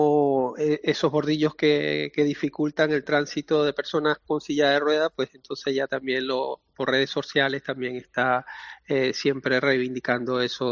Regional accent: Venezuela; desde Latinoamérica, por ejemplo, yo vengo de Venezuela.

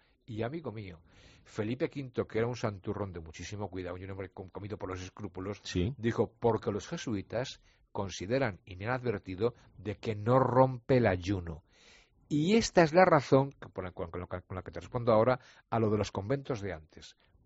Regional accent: Valladolid, Castile and León, Spain; De niño, en Valladolid... Mira, en Valladolid natal

